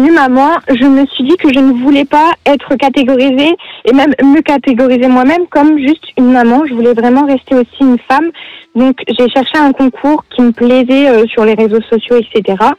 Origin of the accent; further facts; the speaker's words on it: Amiens, Hauts-de-France, France; now in Quincampoix-Fleuzy, France; j'ai 21 ans et actuellement je vis à Quincampoix-Fleuzy, mais sinon je suis originaire d'Amiens.